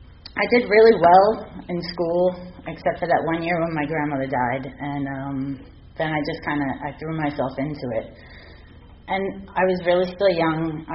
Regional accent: New York City, New York, United States; I grew up in Staten Island, New York. We were very poor. Grew up in a pretty bad neighborhood.

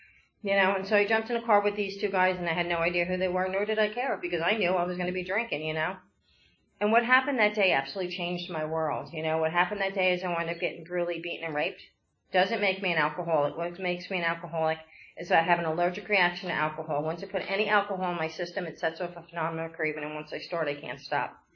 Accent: New Jersey, United States; I was born and raised in Jersey.

